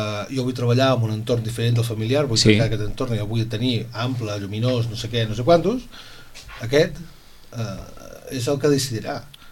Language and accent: Catalan; Mataró, Catalonia, Spain; jo recordo de petit, darrere a casa meva, que jo vinc de Mataró, aquells telers no paraven mai.